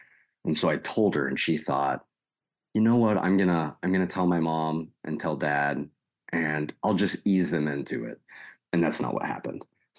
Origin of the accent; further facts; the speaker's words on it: Texas, United States; So I was born and raised in Texas. My dad was in the Air Force.